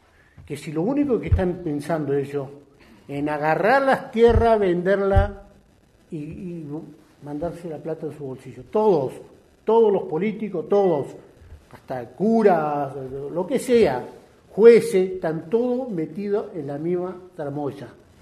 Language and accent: Spanish; Cushamen, Chubut, Argentina; born there; Yo nací en Cusamen, en pleno neneo.